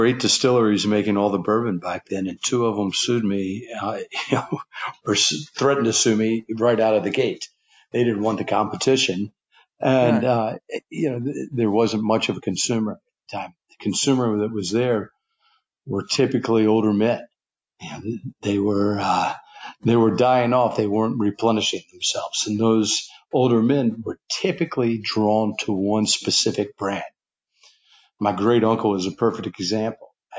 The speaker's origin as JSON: {"language": "English", "region": "Kentucky", "country": "United States", "tie": "born or raised there", "said": "Growing up in Kentucky, bourbon is everywhere."}